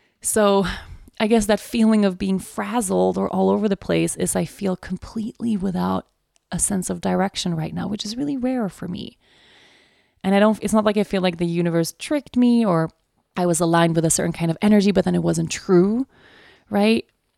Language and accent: English; Sweden; English is a second language; moved away; I've had this feeling of yearning for Sweden, you know, like